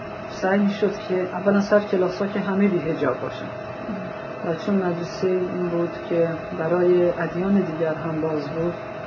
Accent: Tehran, Tehran Province, Iran; born there; من در 67 سال قبل در تهران برای خانواده زرتشتی به دنیا آمدم. من دختر بعد از 7 تا پسر بودم

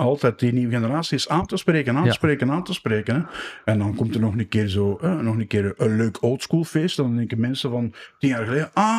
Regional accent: Belgium

